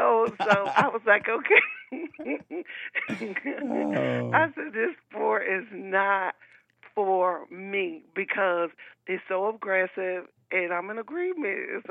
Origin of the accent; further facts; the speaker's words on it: Alabama, United States; And I remember growing up in Alabama, I wanted to play on the basketball team